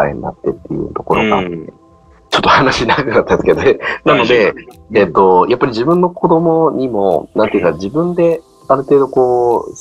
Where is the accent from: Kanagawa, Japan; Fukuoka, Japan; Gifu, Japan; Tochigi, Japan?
Tochigi, Japan; 一応、自分栃木県出身なんですけど、